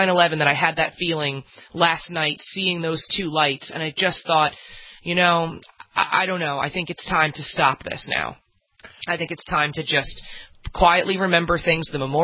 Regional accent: New York City, New York, United States; As a New Yorker, I live here every day. All New Yorkers are resilient.

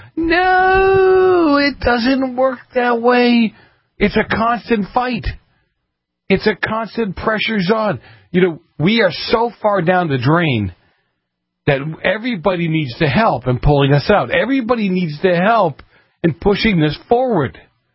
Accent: Boston, Massachusetts, United States; When I was a kid growing up in Boston, I was told, you're not supposed to work around the system.

